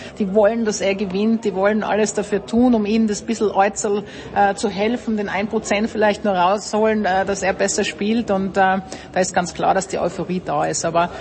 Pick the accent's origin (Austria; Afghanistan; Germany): Austria; ich als Österreicherin